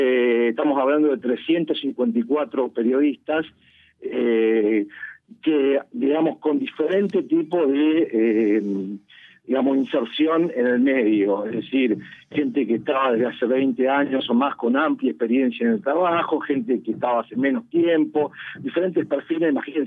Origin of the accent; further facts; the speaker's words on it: Argentina; nosotros somos judíos argentinos comprometidos con la sociedad argentina